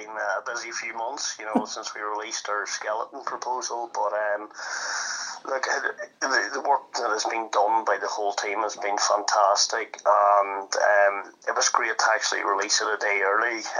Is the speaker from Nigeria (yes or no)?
no; Northern Ireland, United Kingdom; I grew up playing darts in Northern Ireland, you know, at team level and then county level.